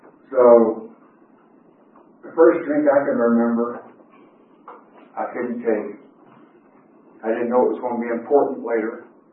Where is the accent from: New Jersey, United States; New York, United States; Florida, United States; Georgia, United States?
Georgia, United States; Atlanta; I was born in Atlanta, Georgia. I was raised in Atlanta. That was 67 years ago. And back then, the Atlanta city limits was smaller. And I was raised in Atlanta. I grew up in East Atlanta.